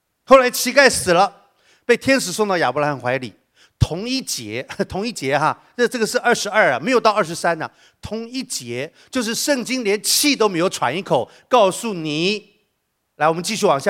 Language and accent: Chinese; Taiwan; 在台湾，我台湾长大